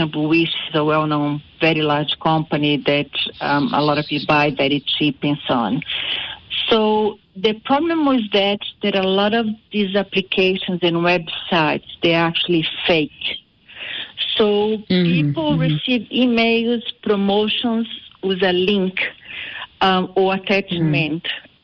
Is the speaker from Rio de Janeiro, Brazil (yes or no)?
yes; Rio de Janeiro, Brazil; now in Johannesburg, South Africa; I'm from Rio, though I've been in South Africa.